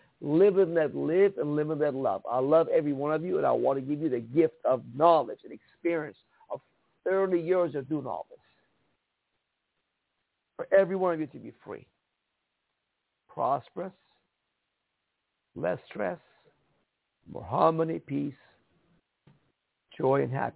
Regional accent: Iran; now in United States; I'm from Iran. We had no freedoms there.

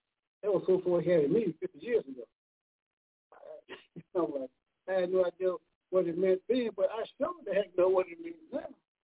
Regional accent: United States; I'm not from here. Say it that way you go. I'm from America.

